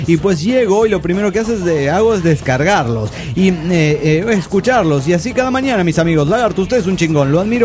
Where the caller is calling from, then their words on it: Guadalajara, Jalisco, Mexico; de Guadalajara, Jalisco